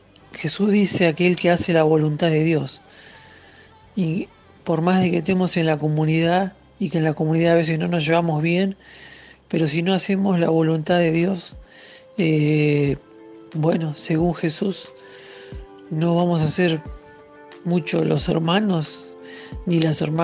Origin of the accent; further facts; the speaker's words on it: Buenos Aires, Argentina; soy de Buenos Aires.